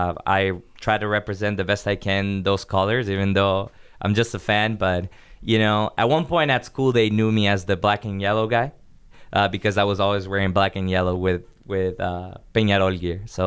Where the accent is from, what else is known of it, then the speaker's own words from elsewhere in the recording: Brazil; also born or lived in Uruguay; I was born in Uruguay, grew up in Brazil, so that makes me like a huge soccer fan